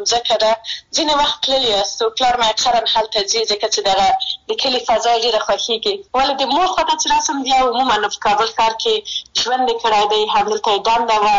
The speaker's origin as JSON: {"language": "Pashto", "region": "Maidan Wardak", "country": "Afghanistan", "tie": "born or raised there", "said": "زه د میدان وردګ ولایت څخه یم"}